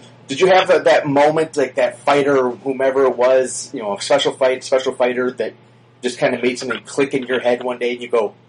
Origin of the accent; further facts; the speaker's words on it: Chicago, Illinois, United States; he's from my hometown of Chicago